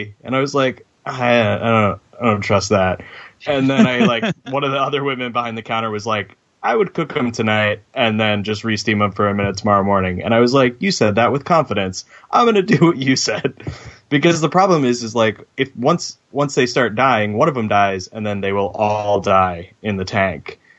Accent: East Coast, United States; I'm from the East Coast. So we bought a bunch of crabs.

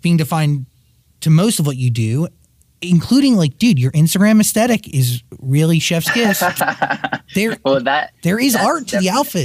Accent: New Jersey, United States; By the way, I feel like I've heard of Sylvie, as she is also from New Jersey, and I'm from New Jersey.

